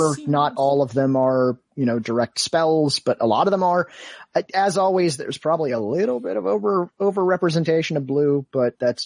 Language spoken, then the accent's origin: English; Indiana, United States